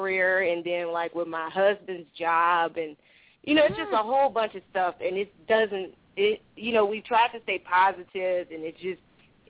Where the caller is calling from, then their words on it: Michigan, United States; I'm calling from Michigan.